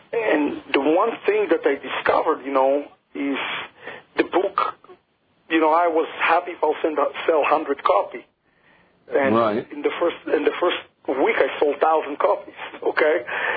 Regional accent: Israel; English is a second language; I was raised in Israel in a traditional Jewish home all my life.

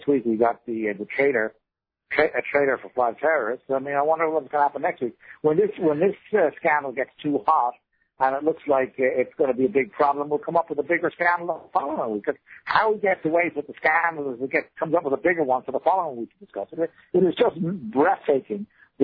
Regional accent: Ireland; now in United States; Look, I'm an American by choice. I wasn't born an American. As you probably hear from my accent, I came from Ireland, and I came to live here in America in 1990, right? And I'm an American. I have an American passport, American citizen.

